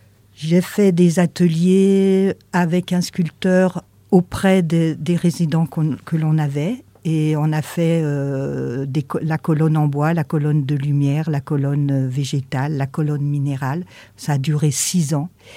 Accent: Auvergne-Rhône-Alpes, France; Je suis née en Savoie, au bord d'une rivière, le Chéran. J'ai joué toute mon enfance.

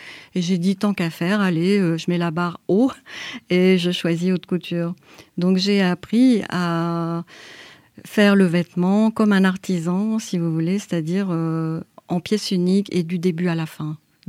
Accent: Paris, Île-de-France, France; born there; Je suis née à Paris dans une famille de femmes ouvrières qui tiraient l'aiguille dans les ateliers de couture à l'époque.

